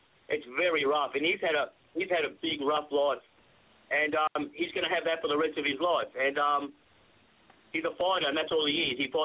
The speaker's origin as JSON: {"language": "English", "country": "Australia", "lives_now": "New Zealand", "said": "Well, guys, it's … from New Zealand. I'm actually Australian."}